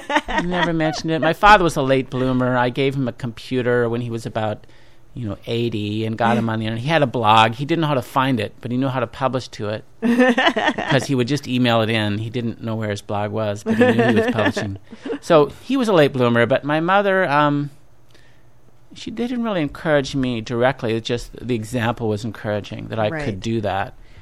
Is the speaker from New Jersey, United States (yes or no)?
no; Cedar Falls, Iowa, United States; also born or lived in Des Moines; I'm actually from Iowa, yeah. Cedar Falls originally, and then then my last 2 years of high school were in Des Moines, and then college in Iowa City.